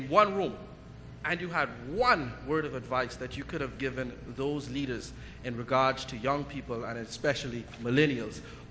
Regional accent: Bahamas; I'm from the Bahamas.

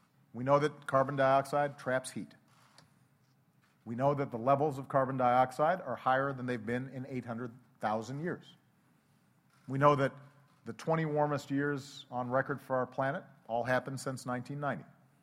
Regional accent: Hawaii, United States; And part of it maybe is growing up in Hawaii, where every day you appreciate the wonder of your planet

